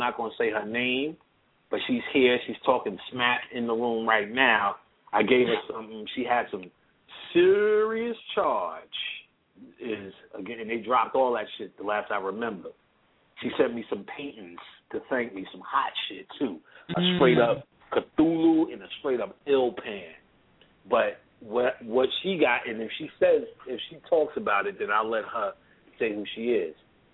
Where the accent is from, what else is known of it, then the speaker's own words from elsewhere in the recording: New York, United States; but I was from New York. I moved to Jersey City for 2 years and got my ass right back on the goddamn PATH train and went the fuck back home.